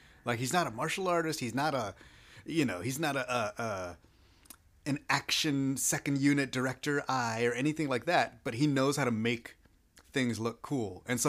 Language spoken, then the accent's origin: English; Texas, United States; Like, first of all, I'm a Texan.